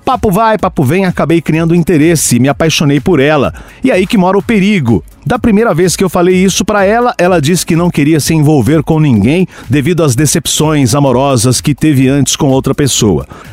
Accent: Minas Gerais, Brazil; sou mineiro, 24 anos

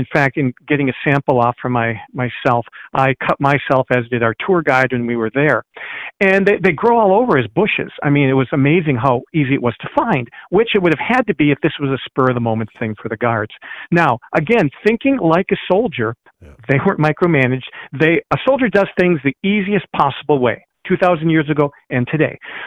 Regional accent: Michigan, United States; Now, I used to think a reed, growing up in Upper Michigan, oh, it's like a cattail, right, this soft thing.

